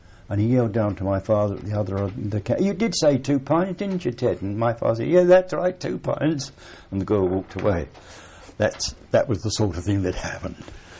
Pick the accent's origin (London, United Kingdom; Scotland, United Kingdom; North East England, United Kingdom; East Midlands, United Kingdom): London, United Kingdom; I was born on the Isle of Dogs in 1922 in a pub called the Builder's Arms. But I moved out of it when I was about 2 months old and spent the rest of my growing up in the Prince of Wales in Acne, down the River Lee